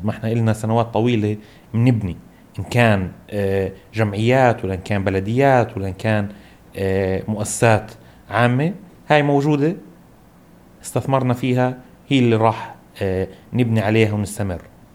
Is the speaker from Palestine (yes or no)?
yes; Palestine; فإحنا عندنا اللبنة الأساسية اللي بإمكاننا كفلسطينية بشكل جمعي نطور عليها